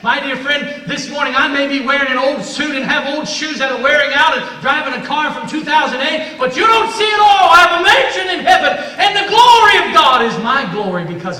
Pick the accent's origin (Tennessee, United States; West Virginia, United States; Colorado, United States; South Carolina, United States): Tennessee, United States; Oak Ridge; I'm from Oak Ridge, Tennessee.